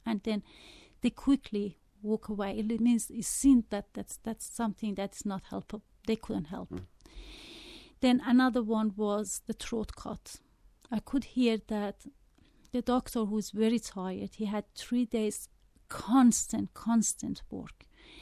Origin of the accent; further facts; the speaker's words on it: Australia; I am Australian. I love Australia.